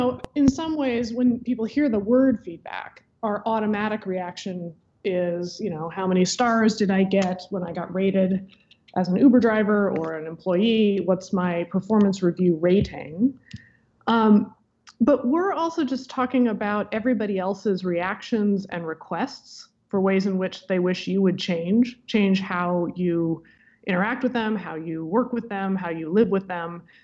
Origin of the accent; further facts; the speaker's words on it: Iowa, United States; also born or lived in Nebraska; So I am from Iowa and Nebraska. I went to college in California. I came to law school at Harvard, and I never quite escaped.